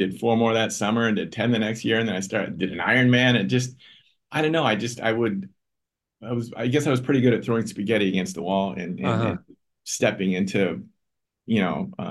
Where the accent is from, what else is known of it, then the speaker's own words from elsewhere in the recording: Oregon, United States; And I'm from Oregon. We didn't have a team.